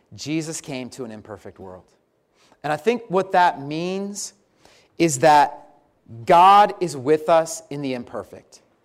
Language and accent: English; Colorado, United States; now in Philadelphia, United States; Now, you all call it the shore. I'm from Colorado, so we call it the beach.